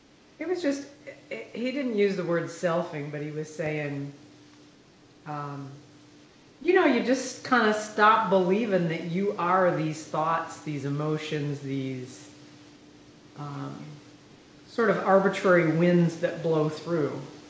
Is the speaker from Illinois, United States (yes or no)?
no; Michigan, United States; Growing up in Michigan, it's like, okay, let's try to do donuts.